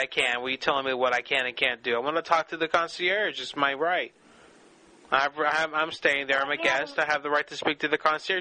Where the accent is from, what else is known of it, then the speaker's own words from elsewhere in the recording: United States; now in New Zealand; I'm not from here. I'm from the United States.